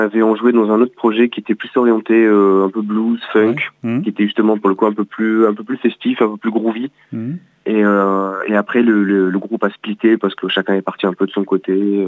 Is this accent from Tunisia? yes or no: yes; Tunisia; moved away as an adult; Je suis tunisien. Enfin, j'ai une nationalité tunisienne et j'ai grandi en Tunisie jusqu'à mes 18 ans.